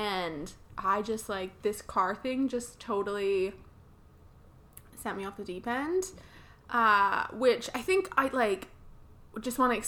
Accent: Okotoks, Alberta, Canada; because I'm from Okotoks and I've never had to take the bus.

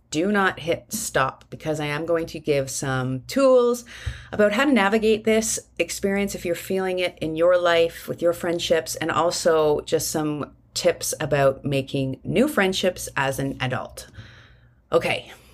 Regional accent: Canada; now in Costa Rica; Living here in Costa Rica, you know, in a foreign country as a Canadian

